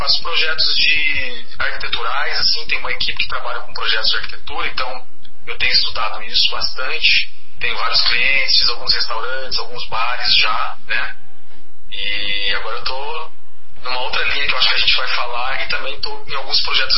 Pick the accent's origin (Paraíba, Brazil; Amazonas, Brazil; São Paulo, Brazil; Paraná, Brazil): São Paulo, Brazil; Barretos; Eu comecei a fazer teatro em Barretos, que é minha cidade natal, interior de São Paulo.